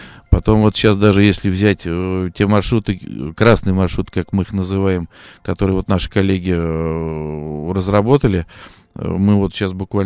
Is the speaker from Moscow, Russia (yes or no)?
no; Ivanovo, Ivanovo Oblast, Russia; Тут не знаю, что меня дернуло сказать, что я из Ивана.